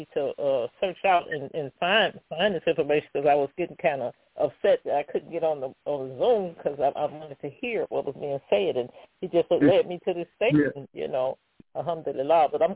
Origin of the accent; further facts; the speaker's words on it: Chicago, Illinois, United States; I'm from Chicago.